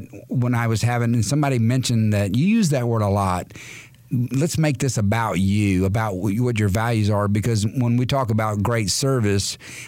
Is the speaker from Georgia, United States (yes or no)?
no; Sulphur, Louisiana, United States; And actually, I was raised in South Louisiana. And Sulphur, Louisiana is the name of the town. It's Lake Charles area, kind of southwest corner of the state.